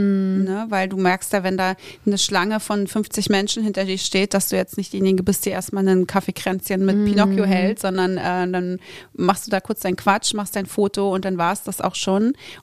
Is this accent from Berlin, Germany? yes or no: yes; Berlin, Germany; als Berliner Jöre